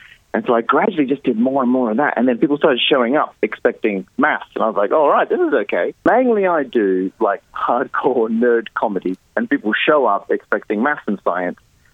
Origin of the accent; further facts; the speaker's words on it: Perth, Western Australia, Australia; moved away as an adult; now in United Kingdom; I'm from Perth originally, but I moved over.